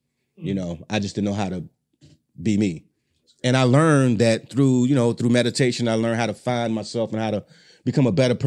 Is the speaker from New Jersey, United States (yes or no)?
no; Chicago, Illinois, United States; Look, because you gotta remember, man, I'm from Chicago.